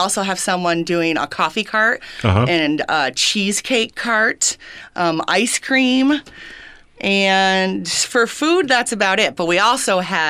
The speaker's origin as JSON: {"language": "English", "region": "Michigan", "country": "United States", "tie": "born or raised there", "said": "I'm a big fireworks fan. I grew up in Michigan."}